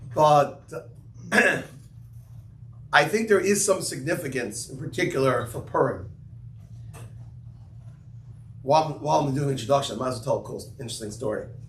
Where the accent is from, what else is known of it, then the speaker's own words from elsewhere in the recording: New York, United States; I come from New York, where they have minion factories.